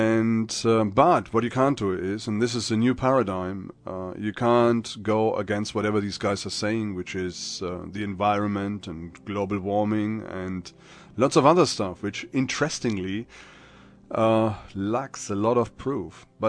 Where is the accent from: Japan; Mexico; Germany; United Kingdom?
Germany; It's near my hometown in Germany